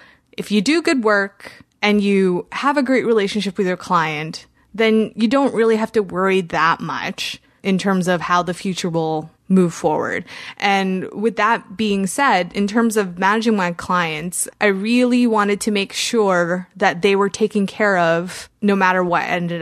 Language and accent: English; Canada; I'm Canadian